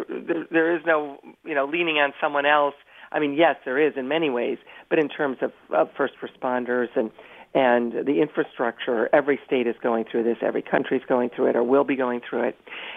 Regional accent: Ohio, United States; Well, my home state of Ohio and so many others could send people

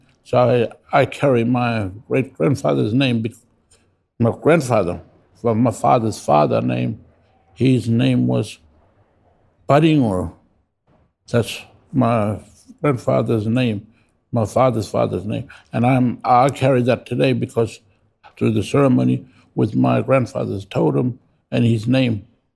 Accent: Tennant Creek, Northern Territory, Australia; So, and I grew up in Tennant Creek. I'm a local young fella. From there, I've been born there.

